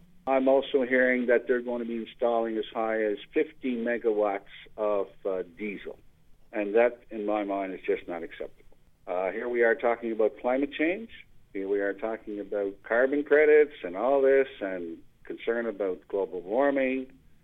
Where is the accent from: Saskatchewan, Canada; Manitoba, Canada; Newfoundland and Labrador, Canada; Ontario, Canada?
Newfoundland and Labrador, Canada; I've always had a unique place in my heart here as I grew up in Labrador